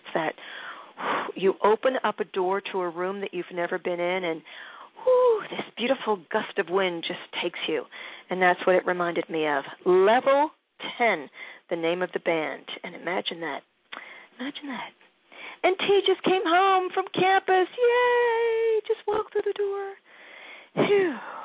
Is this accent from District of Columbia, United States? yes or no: no; Pennsylvania, United States; Some of those songs that he was singing are part of the childhood that Rick and I had growing up in Pennsylvania.